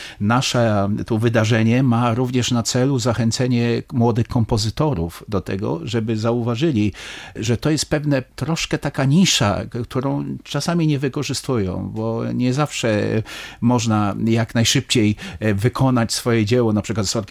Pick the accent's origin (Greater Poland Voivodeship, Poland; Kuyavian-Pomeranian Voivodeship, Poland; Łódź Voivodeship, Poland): Kuyavian-Pomeranian Voivodeship, Poland; Chełmno; ja też pochodzę z Chełmna